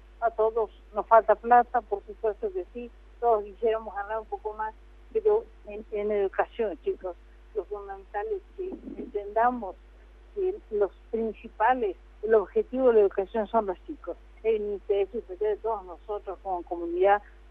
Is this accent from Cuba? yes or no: no; Jujuy, Argentina; Nosotros somos argentinos también, los jujeños